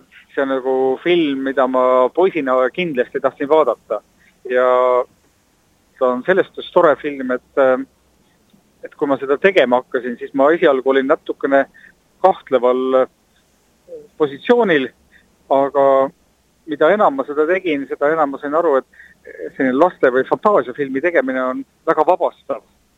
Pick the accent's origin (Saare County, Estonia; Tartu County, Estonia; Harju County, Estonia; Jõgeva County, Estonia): Saare County, Estonia; mina soome keelt väga ei räägi, kuna ma olen saarlane, siis ma rääkisin tema ka inglise keeles